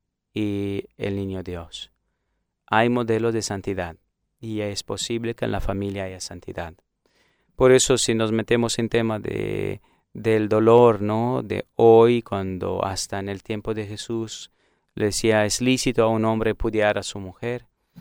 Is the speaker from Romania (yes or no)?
yes; Bucharest, Romania; Spanish is a second language; moved away as an adult; now in Argentina; Sí, yo vengo de Rumanía, de la diócesis de Bucarest, y Europa, es de Europa